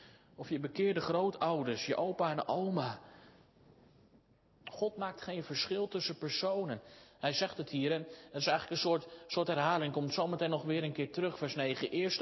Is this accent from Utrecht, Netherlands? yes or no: yes; Soest, Utrecht, Netherlands; ik ben zelf opgegroeid in Soest en dominee Verkoten was vroeger onze predikant.